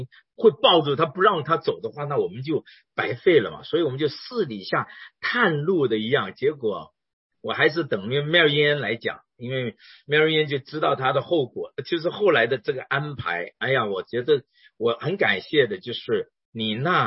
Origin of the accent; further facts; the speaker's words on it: China; 我作为一个中国人